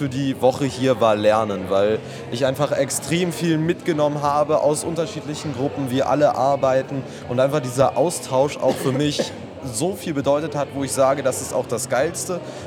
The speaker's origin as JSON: {"language": "German", "region": "Berlin", "country": "Germany", "said": "Ich komme aus Berlin"}